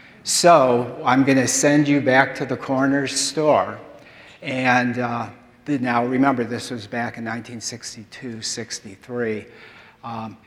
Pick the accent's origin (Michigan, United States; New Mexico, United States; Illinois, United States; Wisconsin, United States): Michigan, United States; which was located about 9 blocks away from where I grew up on Audette, pretty close to Allen Park.